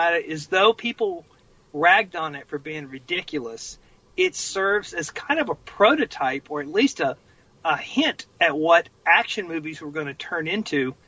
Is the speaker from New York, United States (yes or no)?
no; Georgia, United States; And growing up in Georgia, I thought it was real.